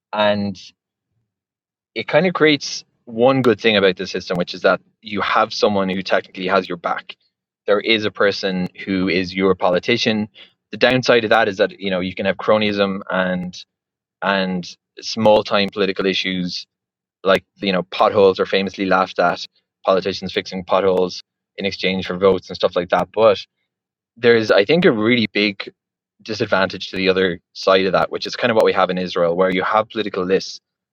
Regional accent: Ireland; moved away as an adult; So as you both know, I grew up in Ireland, lived there until I was 25, in fact.

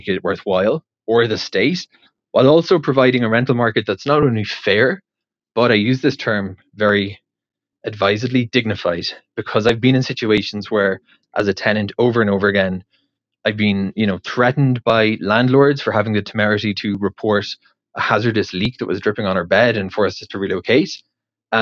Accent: Cork, Munster, Ireland; now in Israel; So I grew up in Ireland, in Cork, for those wondering where I'm from originally. And we had a family home, like a detached house that we lived in.

